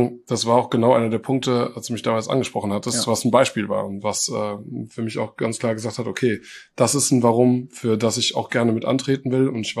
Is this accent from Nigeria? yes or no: yes; Nigeria; now in Germany; ich bin in Nigeria groß geworden und habe dann nicht so entspannte ersten Teil meiner Vita gehabt und musste im Endeffekt von dort fliehen